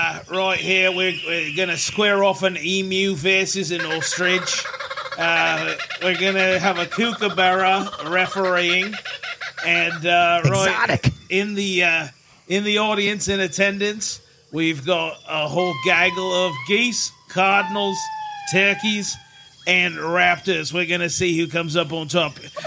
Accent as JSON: {"language": "English", "town": "Adelaide", "region": "South Australia", "country": "Australia", "said": "You're not far off. I'm from Adelaide."}